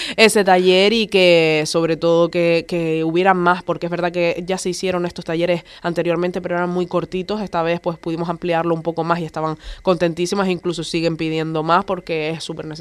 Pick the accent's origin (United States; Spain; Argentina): Spain; Charco; Yo, por ejemplo, soy del Charco y yo me crié dentro de cuando estaba el Centro Cultural en el Charco